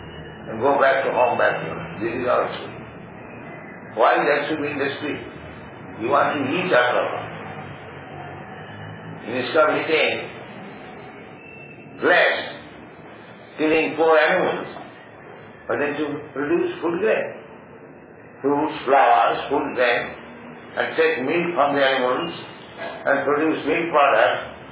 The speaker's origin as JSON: {"language": "English", "country": "India", "second_language": "English", "said": "we are Indian, we are seen in India."}